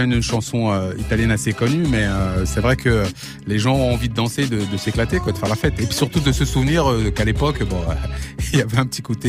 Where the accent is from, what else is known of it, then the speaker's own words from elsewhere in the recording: Bobigny, Île-de-France, France; moi, je viens de Bobigny et puis je voulais aussi venir avec ma bande.